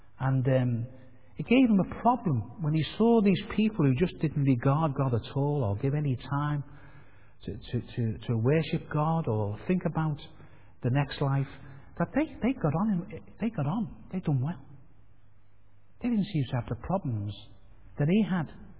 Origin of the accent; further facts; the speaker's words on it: Heighton, North West England, United Kingdom; I come from Heighton, by the way, so it's not that posh there, but it's got one or two nice places.